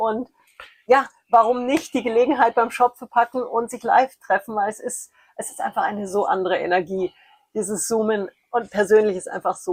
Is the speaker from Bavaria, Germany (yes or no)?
yes; Munich, Bavaria, Germany; born there; Ich bin als eineiger Zwilling in München geboren.